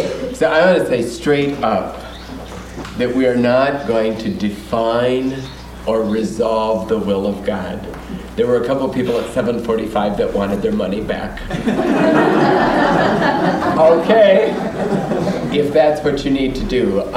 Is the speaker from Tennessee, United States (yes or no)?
no; South Dakota, United States; I grew up in South Dakota. My first call was in South Dakota.